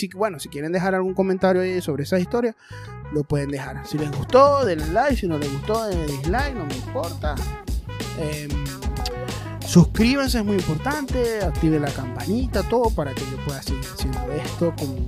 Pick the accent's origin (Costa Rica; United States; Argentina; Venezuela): Venezuela; Maracaibo, Zulia; Él entiende que yo soy maracucho, pero yo me adapté para poderlo intimidar y no me jodiera.